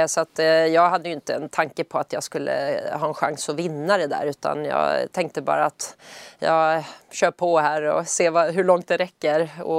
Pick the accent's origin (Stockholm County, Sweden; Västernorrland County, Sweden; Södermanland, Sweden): Stockholm County, Sweden; Södertälje; Jag hade ju småsprungit lite mindre lopp i Södertälje där jag är uppvuxen.